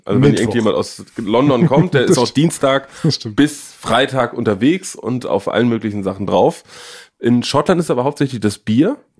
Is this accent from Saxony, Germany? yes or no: no; Berlin, Germany; als Berliner